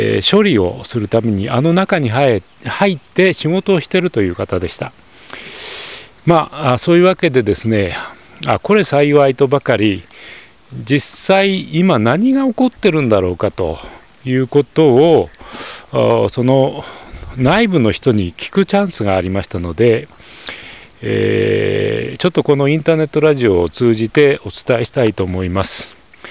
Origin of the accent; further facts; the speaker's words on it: Iwaki, Fukushima, Japan; 地元いわき市の駅前にありますイトーヨーカドー